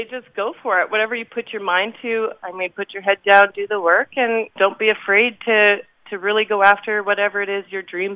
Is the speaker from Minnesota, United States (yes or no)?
yes; Minnesota, United States; I grew up on the family farm here just northeast of St. Paul. We ran a feedlot and grain operation